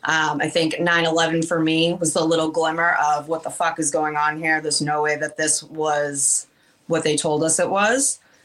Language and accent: English; Massachusetts, United States; I'm born and raised in Massachusetts. I still work in Massachusetts